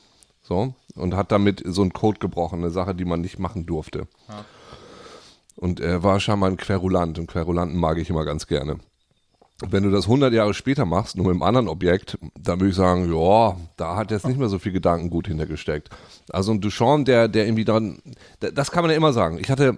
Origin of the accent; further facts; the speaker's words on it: Leer, Lower Saxony, Germany; in der kleinen Stadt, wo ich herkomme, in Leer, da gehen die Leute ins Theater